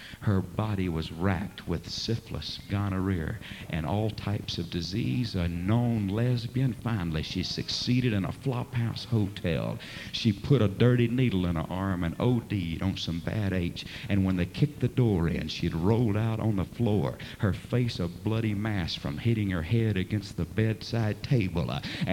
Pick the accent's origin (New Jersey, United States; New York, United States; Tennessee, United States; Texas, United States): Texas, United States; Port Arthur; 40 miles from my hometown, Port Arthur, Texas